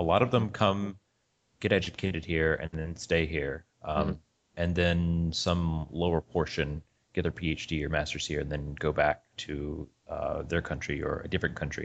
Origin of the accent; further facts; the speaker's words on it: Alabama, United States; I'm from Alabama and here I am in Iowa.